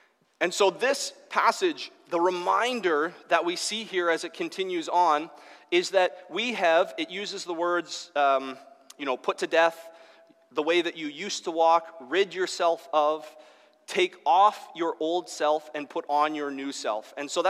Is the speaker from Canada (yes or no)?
yes; Newmarket, Ontario, Canada; I grew up in Newmarket.